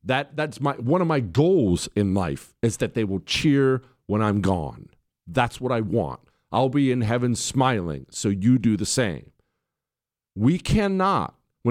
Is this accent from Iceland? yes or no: no; Utah, United States; I'm from Utah.